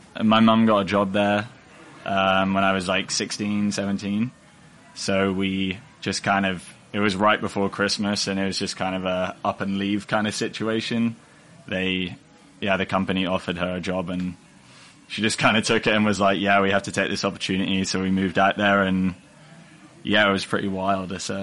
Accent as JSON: {"language": "English", "town": "Great Yarmouth", "region": "East of England", "country": "United Kingdom", "tie": "born or raised there", "also_born_or_lived": "Dubai", "moved": "yes", "said": "I actually grew up in like a small town in England. It's called Grey Yarmouth. It's like a little seaside town. But I've moved around quite a bit since then. So, yeah, like moved around from... I started in England and then I moved to Dubai."}